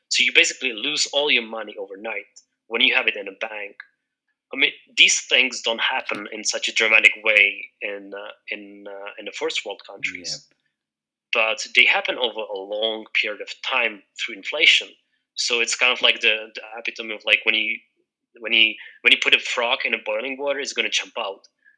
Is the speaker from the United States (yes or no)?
no; Czechia; me, I'm from the Czech Republic, so our national currency, Czech koruna, is somewhat stable over the long term.